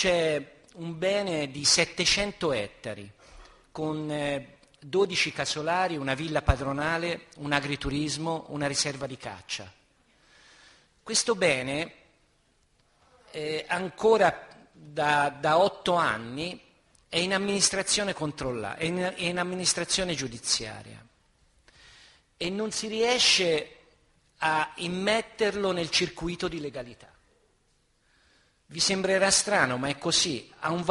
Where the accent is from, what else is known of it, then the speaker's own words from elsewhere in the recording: Tuscany, Italy; Io sono un toscano